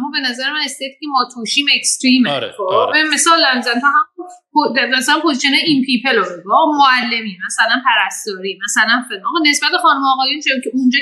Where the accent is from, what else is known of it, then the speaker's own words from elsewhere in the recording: Iran; ما هم بالاخره آدم هایی بودیم که تو همون ایران به دنیا اومدیم، همونجا درس خوندیم، ایرانی بودیم، همونجا یاد گرفتیم